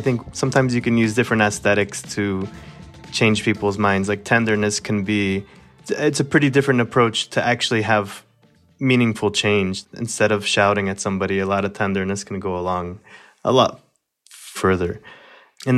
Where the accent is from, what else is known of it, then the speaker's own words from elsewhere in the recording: Florida, United States; And I grew up in South Florida, and the oranges were everywhere when I was growing up